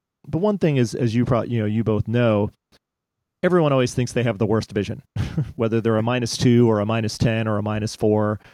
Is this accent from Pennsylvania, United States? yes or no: yes; Pennsylvania, United States; I'm from the Philadelphia side of Pennsylvania, so there is no relation there.